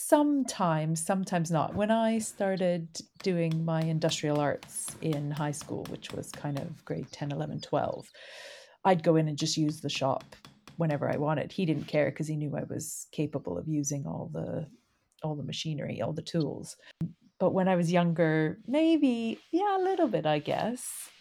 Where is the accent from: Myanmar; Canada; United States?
Canada; Saskatchewan; I'm very lucky where I grew up in Saskatchewan, we have lots of space. And my dad was able to get his dad's woodworking shop moved onto our farm.